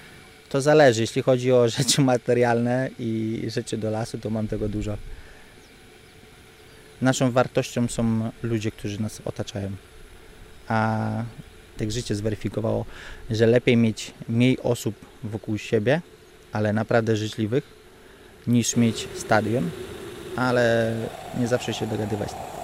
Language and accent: Polish; Góra, Lower Silesian Voivodeship, Poland; also born or lived in Warsaw; Pochodzę z Podrzucowa, z Góry Śląskiej. Z Góry przyjechałem do Warszawy. Z Warszawy przyjechałem do Grudka.